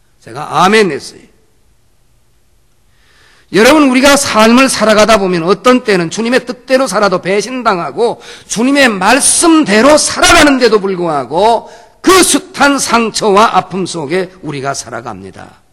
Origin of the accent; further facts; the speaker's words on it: Busan, South Korea; 내가 얼마 전에 우리 고향 부산 그래도 동네 온천장에 있는